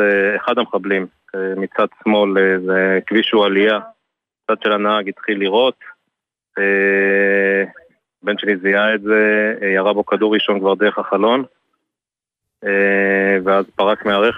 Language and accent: Hebrew; Ma'ale Adumim, West Bank, Palestine; אנחנו עם מעלה אדומים.